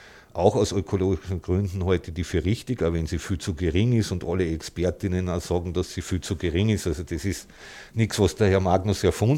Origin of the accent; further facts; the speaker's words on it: Salzburg, Austria; Also ich komme ja ursprünglich aus Salzburg